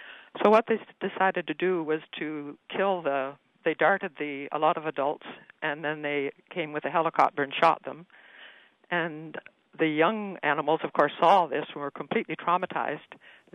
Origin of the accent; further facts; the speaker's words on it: Canada; accent: Canadian; I'm speaking Canadian. That's a problem.